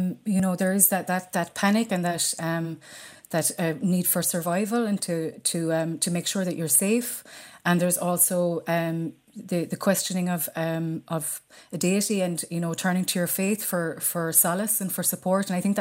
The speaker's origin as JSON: {"language": "English", "town": "Charleville", "region": "Munster", "country": "Ireland", "said": "because I'm actually from Charleville and had never heard the story before."}